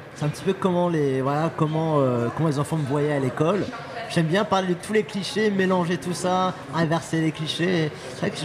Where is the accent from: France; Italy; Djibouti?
Djibouti; born there; je suis né à Djibouti, enfin de mer éthiopienne. Donc, c'est vraiment juste à côté. Donc, c'est vraiment la région du café.